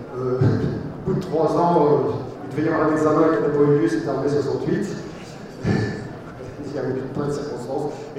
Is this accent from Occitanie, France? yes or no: no; Nantes, Pays de la Loire, France; moved away as an adult; après mon bac à 18 ans, je partais vers les Andes, j'étais tout seul parce que je suis nantais.